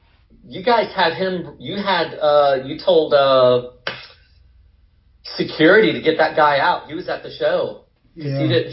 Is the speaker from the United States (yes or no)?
yes; Charleston, South Carolina, United States; now in Athens, United States; He lives here in Athens. So we grew up together in Charleston.